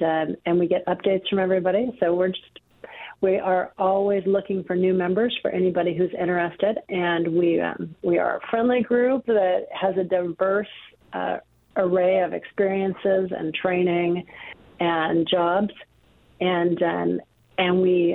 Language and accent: English; Coquille, Oregon, United States; Like I said, I grew up in Coos County in Coquille